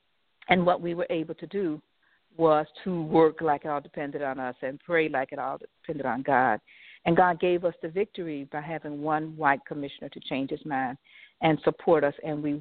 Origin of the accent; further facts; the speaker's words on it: West Palm Beach, Florida, United States; when I decided to bid a project in my hometown of West Palm Beach, Florida